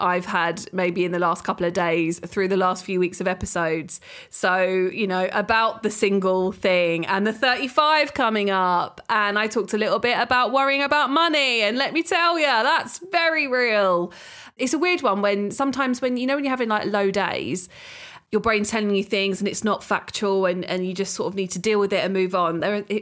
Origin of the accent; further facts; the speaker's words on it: United Kingdom; no, we're British and we love it.